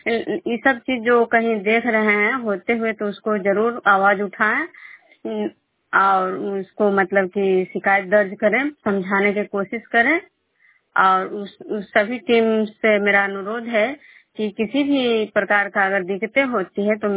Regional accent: Bishnupur, Bihar, India; मैं बिष्णुपुर ग्राम नालंदा जिला नगरनौसा प्रखंड के निवासी हूँ।

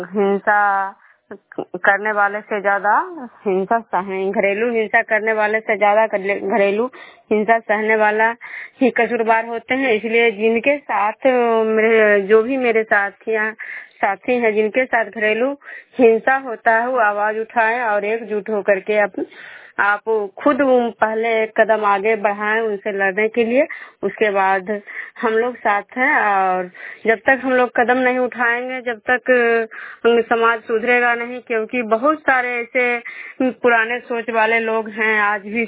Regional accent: Bishnupur, Bihar, India; बिष्णुपुर ग्राम खजरा पंचायत नालंदा जिला नरसा प्रखंड के निवासी हूँ।

